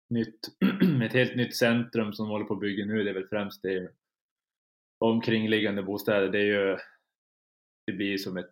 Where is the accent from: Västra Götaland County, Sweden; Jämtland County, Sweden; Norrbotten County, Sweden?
Norrbotten County, Sweden; Kiruna; moved away as an adult; also born or lived in Umeå; Jag har egentligen samma bakgrund som Jonas, på att jag har flyttat från Kiruna där jag är född och uppvuxen. När jag får plugga då i Umeå.